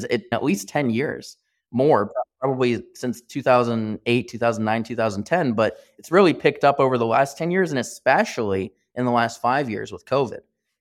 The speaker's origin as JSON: {"language": "English", "town": "Columbus", "region": "Indiana", "country": "United States", "tie": "born or raised there", "said": "Grew up in Columbus, Indiana. I grew up in Columbus, went to school in Bloomington at IU for the first 2.5 years, and then finished up in Indianapolis at the University of Indianapolis."}